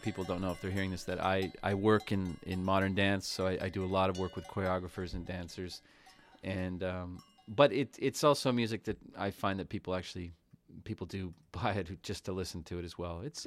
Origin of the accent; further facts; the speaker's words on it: Greenfield, Massachusetts, United States; I grew up in Greenfield, Mass, and fortunately, I grew up in a musical family